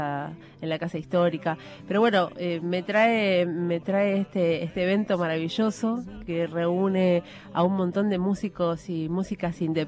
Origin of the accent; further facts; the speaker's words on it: Buenos Aires, Argentina; Yo soy de Buenos Aires, soy una trovadora desde hace 30 años que me dedico a la música